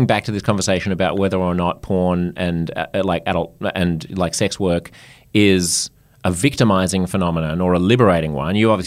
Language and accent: English; Australia; I'm French Australian